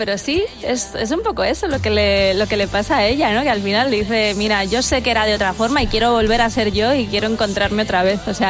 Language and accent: Spanish; Burgos, Castile and León, Spain; Yo soy de Burgos, sí.